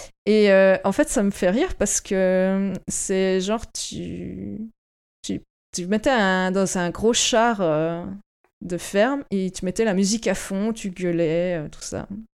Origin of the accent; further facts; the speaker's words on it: Jura, Switzerland; alors mon patois d'origine, c'est Lajoie en Suisse. C'est une toute petite région.